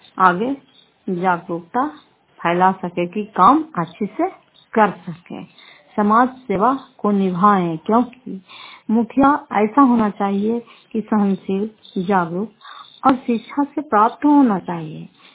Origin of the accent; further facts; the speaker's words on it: Fatehpur, Bihar, India; घर फतेहपुर, पंचायत मकरौता, प्रखंड करार ससुराल, जिला नालंदा की निवासी हूँ।